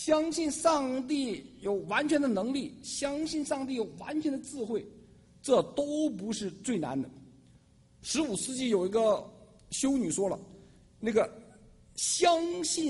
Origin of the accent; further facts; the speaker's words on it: Shandong, China; 因为我是北方人山东人